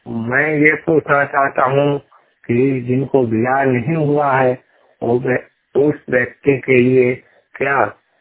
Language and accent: Hindi; Arwal, Bihar, India; मैं बिहार अरवल डिस्ट्रिक्ट का निवासी हूँ। मैं 100% ब्लाइंड हूँ, दोनों आंखों से नेत्रहीन। मेरा उम्र लगभग 50 साल है।